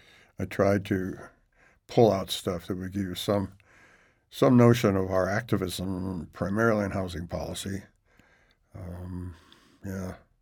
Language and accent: English; Detroit, Michigan, United States; He went to a high school in Detroit, which was, I grew up in Detroit.